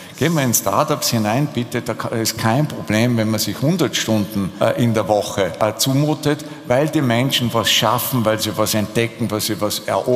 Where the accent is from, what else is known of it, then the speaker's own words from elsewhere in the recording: Austria; sagt man bei uns in Österreich